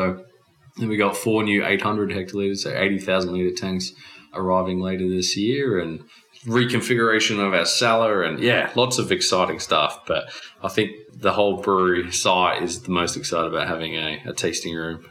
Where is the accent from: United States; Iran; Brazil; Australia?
Australia; Byron Bay, New South Wales; born and raised in Byron Bay. We are so dedicated to our region. We're never going to leave.